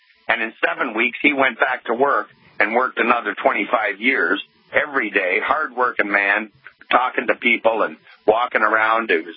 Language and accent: English; Missouri, United States; I told you I was from Missouri